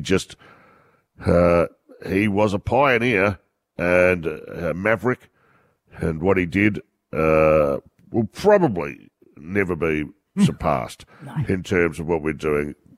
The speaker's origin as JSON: {"language": "English", "town": "Melbourne", "region": "Victoria", "country": "Australia", "said": "As you say, I came from Melbourne."}